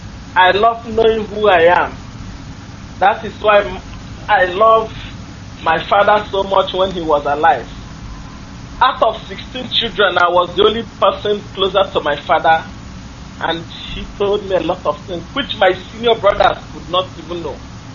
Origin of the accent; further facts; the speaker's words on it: Delta, Nigeria; now in Trinidad and Tobago; I'm from Anioma State.